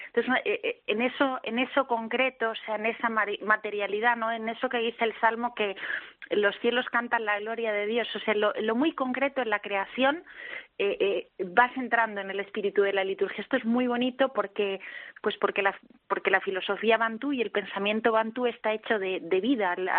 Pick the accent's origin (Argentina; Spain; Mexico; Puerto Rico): Spain; Balearic Islands; Bueno, soy mallorquina, ¿eh?